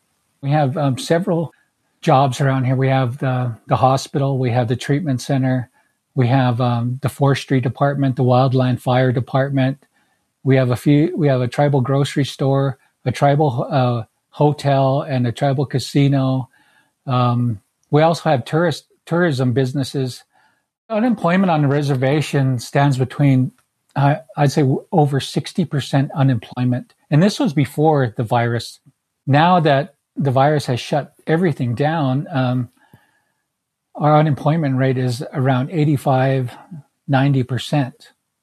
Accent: Browning, Montana, United States; I am from the Blackfeet tribe in Browning, Montana.

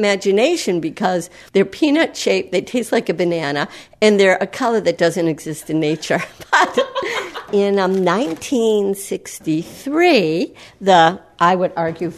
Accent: Massachusetts, United States; I grew up in Massachusetts, and they're real part of my history

